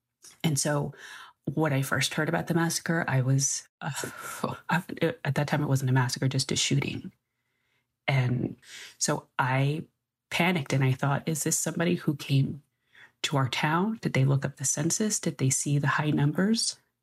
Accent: Uvalde, Texas, United States; And because I'm from Uvalde, I grew up hunting.

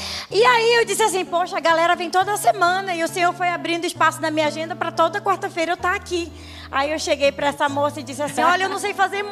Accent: Amazonas, Brazil; now in São Paulo, Brazil; para quem ainda não me conhece. Eu sou amazonense e cheguei aqui em São Paulo em 2014.

